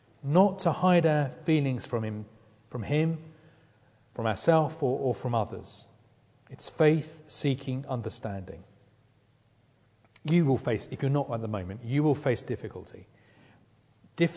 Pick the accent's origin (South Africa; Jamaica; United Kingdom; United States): United Kingdom; as a British person, in fact, as a half Scottish person, and as a man